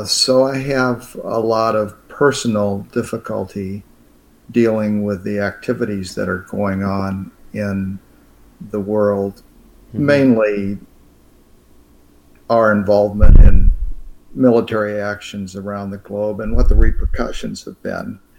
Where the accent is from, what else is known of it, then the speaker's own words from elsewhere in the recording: United States; And I'm an American. I became a young adult when the Vietnam War was just really ramping up.